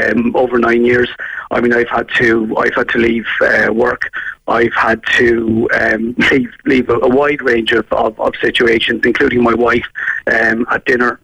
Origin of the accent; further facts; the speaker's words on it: Monkstown, Munster, Ireland; also born or lived in Cork; I suppose I grew up in Monkstown and Cork, and you know, the Dublin style of life was probably blunting my accent a bit. But I grew up by the water